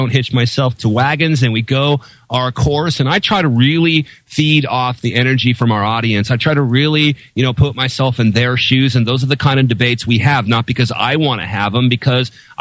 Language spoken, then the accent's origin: English; Seattle, Washington, United States; First of all, I'm from Seattle.